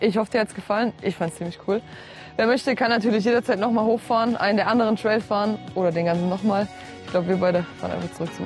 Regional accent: Saalfeld, Thuringia, Germany; Saalfeld ist meine Heimatstadt, ich bin hier geboren

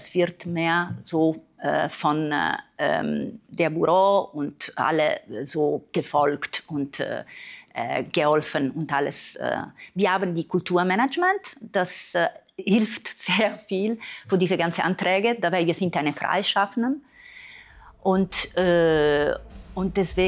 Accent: Palermo, Sicily, Italy; German is a second language; now in Germany; dass in Italien, woher ich komme, dass ich komme aus Sizilien, es war nicht diese Art und Weise zu tanzen.

